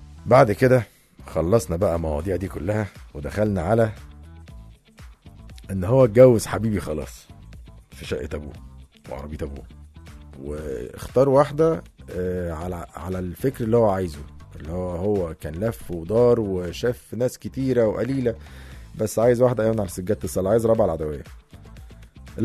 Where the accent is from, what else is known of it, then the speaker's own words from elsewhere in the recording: Egypt; مثلا عندنا في مصر هنا كل محافظه ليها عادات وتقاليد مختلفه.